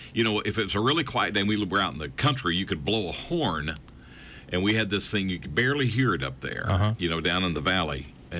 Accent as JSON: {"language": "English", "region": "Virginia", "country": "United States", "tie": "born or raised there", "said": "When I was a kid, where I grew up in Virginia in the mountains, and of course, we didn't have cable."}